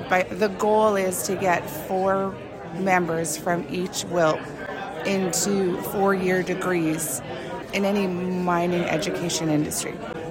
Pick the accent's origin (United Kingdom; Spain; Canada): Canada; British Columbia; I'm from the Gitxsan Territory.